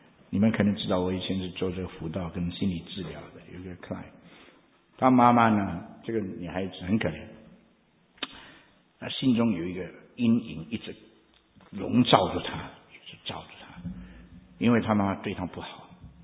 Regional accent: Indonesia; 我们中国人气得要死，我不是印尼人，我们是讲印尼文的中国人，听懂吗？

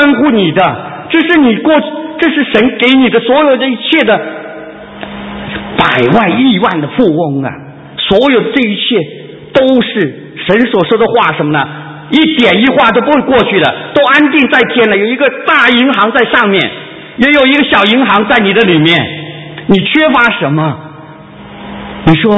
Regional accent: Inner Mongolia, China; 我从小很小的时候就被带去，妈妈带去内蒙古

